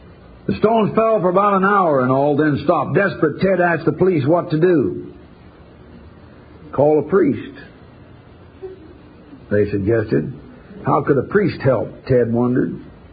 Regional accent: Connecticut, United States; I'm from Connecticut.

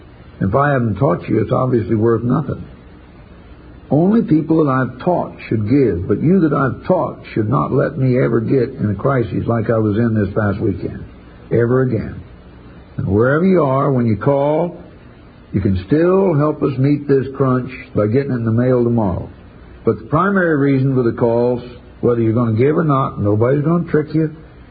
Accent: Connecticut, United States; I'm from Connecticut.

